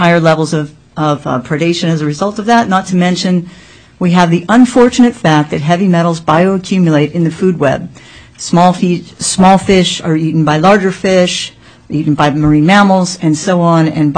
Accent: Alaska, United States; For the record … I'm from Ott Bay.

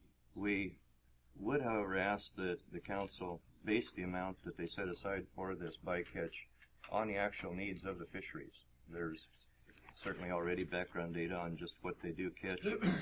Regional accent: Sitka, Alaska, United States; I'm from Sitka.

